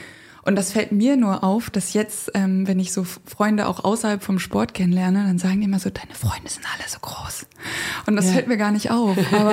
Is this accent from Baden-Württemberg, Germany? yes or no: no; Kiel, Schleswig-Holstein, Germany; Ja, also ich komme aus Kiel. Ich habe Beachvolleyball am Strand gelernt.